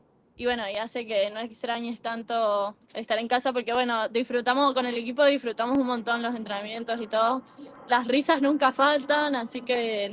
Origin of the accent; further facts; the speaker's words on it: Mendoza, Argentina; now in Tucson, United States; todo el mundo que le digo que soy de Mendoza es lo primero que me dicen.